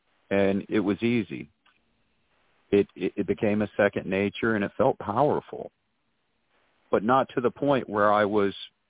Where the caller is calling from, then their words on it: South Carolina, United States; I'm calling from South Carolina.